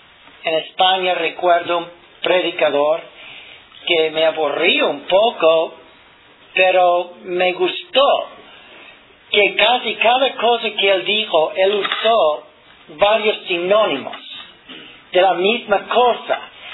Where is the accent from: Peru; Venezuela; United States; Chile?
United States; Spanish is a second language; como un americano que soy, no puedo usar el diccionario de esa manera en español.